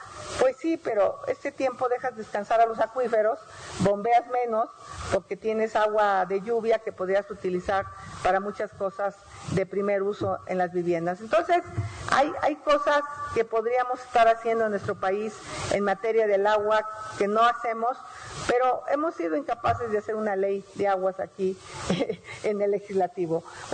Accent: Hidalgo, Mexico; born there; Yo cuando era niña, pues vivo en el Valle del Mezquital, o nací en el Valle del Mezquital, una zona con muchos problemas de agua

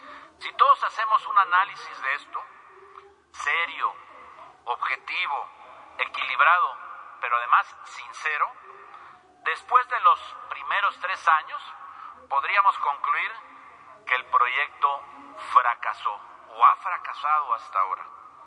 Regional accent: Mexico; cuando todos somos mexicanos y queremos lo mejor para esta nación

